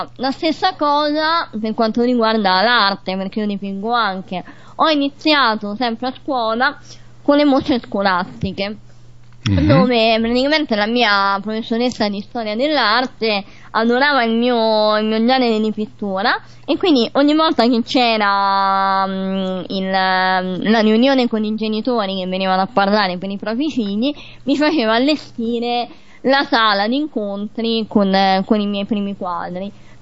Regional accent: Rome, Lazio, Italy; born there; Allora, io sono nata a Roma da genitori romani e da nonni campani, quindi diciamo che il mio cuore partenopeo comunque è presente anche nelle mie poesie.

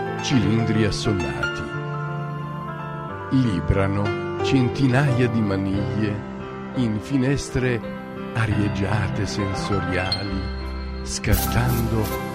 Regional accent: Saviano, Campania, Italy; il mio paese, il mio paesino, Saviano, Napoli

